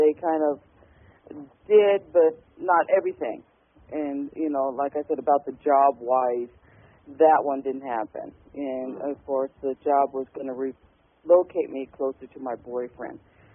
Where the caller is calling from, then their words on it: Nebraska, United States; Nebraska.